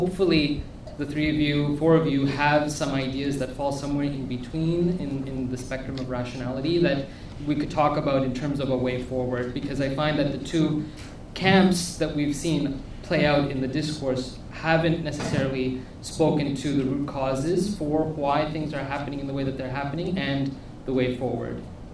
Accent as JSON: {"language": "English", "country": "Canada", "said": "So being a Canadian, having worked on the Commission of Inquiry into Meher Arar"}